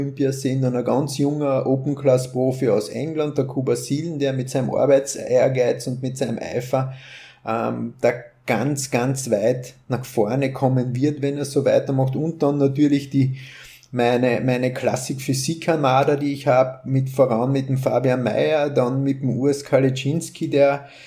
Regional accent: Austria

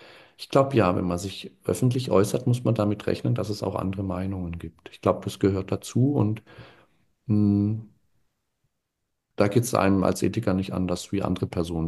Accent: Baden-Württemberg, Germany; Also ich komme aus dem Süddeutschen, so Schwäbisch

